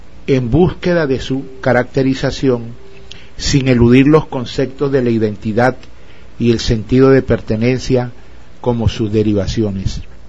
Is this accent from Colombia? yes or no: yes; Llanos, Colombia; Soy llanero.